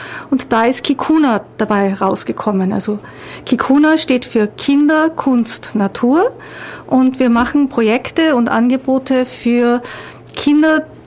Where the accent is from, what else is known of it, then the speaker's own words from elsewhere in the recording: Austria; accent: Austrian; now in Ulm, Germany; Ich bin ursprünglich Österreicherin, das werdet ihr an dem etwas eigenartigen Dialekt mitunter merken, und lebe aber jetzt seit etwa 10 Jahren hier in Ulm und in der Nähe von Ulm.